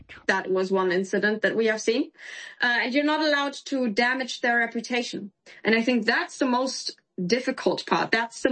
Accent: Germany; That's how common it is in Germany, and especially in my hometown, unfortunately.

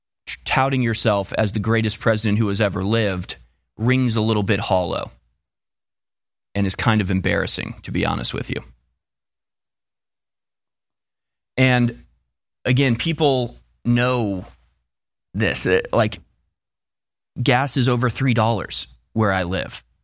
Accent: United States; As many as I want and can afford, actually. I'm an American, thank you.

